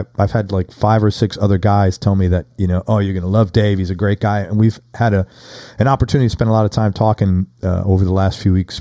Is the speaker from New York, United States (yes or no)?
yes; New York, United States; And I grew up near Yankee Stadium.